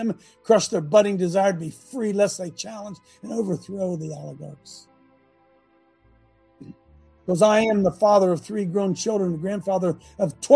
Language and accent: English; Cleveland, Ohio, United States; My hometown of Cleveland was one of the northern terminus points on the railroad. We grew up hearing that this old home or that old building housed secret passageway and compartments where escaping slaves holed up until nightfall